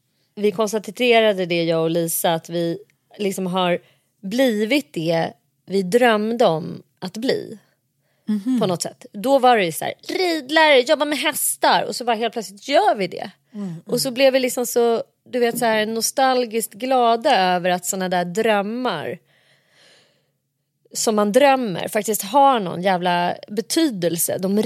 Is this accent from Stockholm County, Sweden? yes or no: yes; Nacka, Stockholm County, Sweden; I Saltsjöbo, där vi växte upp, i Orminge. Vi bodde ju liksom ett stenkast ifrån varandra